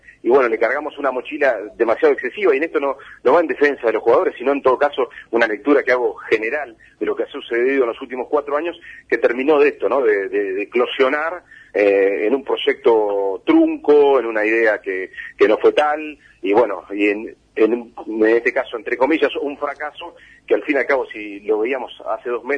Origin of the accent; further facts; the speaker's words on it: Argentina; lo que somos los argentinos